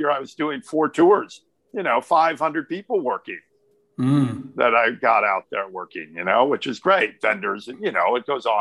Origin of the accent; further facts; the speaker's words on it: Hugo, Minnesota, United States; I grew up in Hugo, Minnesota. I grew up. And believe it or not, we had a big club out there called the 61 Club.